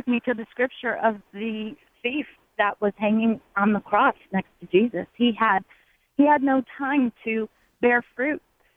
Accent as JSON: {"language": "English", "region": "Indiana", "country": "United States", "tie": "born or raised there", "said": "I had to call in when I heard Jim from Indiana speaking, and I was born and raised in Indiana. I was raised Catholic."}